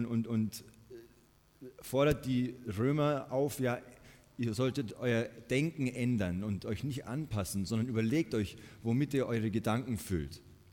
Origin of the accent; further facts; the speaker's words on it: Munich, Bavaria, Germany; also ich komme aus München und da in der U-Bahn, das ist, oder im Bus, das ist ja Wahnsinn.